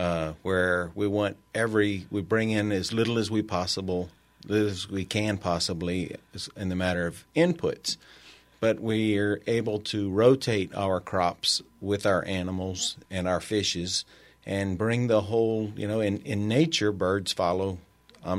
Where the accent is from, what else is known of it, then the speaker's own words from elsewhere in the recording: United States; I grew up between Hathaway and Jennings.